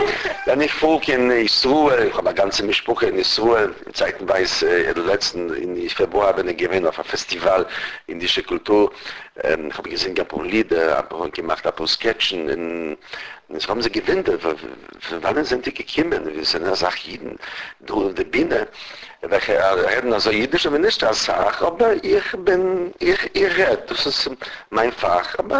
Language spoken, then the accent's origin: German; Katowice, Silesian Voivodeship, Poland; born there; German is a second language; Ich bin geboren in Katowice, das ist in Niederschlesien.